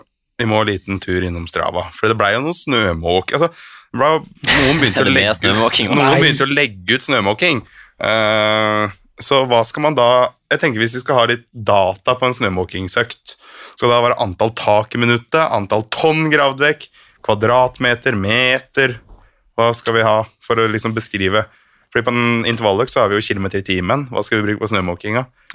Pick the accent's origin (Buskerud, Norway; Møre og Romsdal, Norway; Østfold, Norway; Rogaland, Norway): Buskerud, Norway; Flå; Flø i Hallingdal.